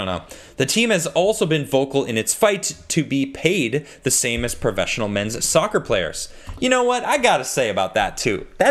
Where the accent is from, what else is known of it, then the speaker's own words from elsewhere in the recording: Chicago, Illinois, United States; I grew up in Chicago. I mean, I love the Bulls. Like, I grew up watching Jordan in my home team.